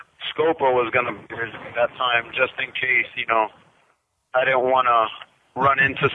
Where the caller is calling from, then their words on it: Miami, Florida, United States; Well, I'm actually calling from Miami, Florida.